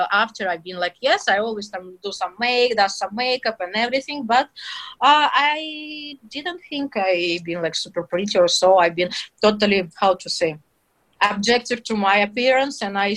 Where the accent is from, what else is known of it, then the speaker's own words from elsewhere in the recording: Russia; English is a second language; to be born and raised in Russia